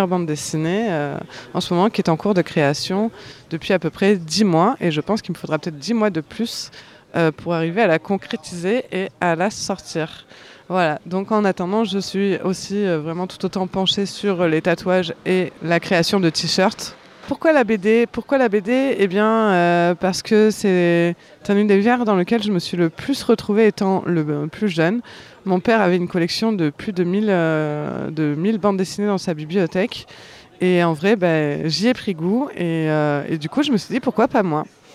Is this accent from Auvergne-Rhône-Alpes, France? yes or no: no; Aix-en-Provence, Provence-Alpes-Côte d'Azur, France; Je viens d'Aix-en-Provence, je dessine depuis petite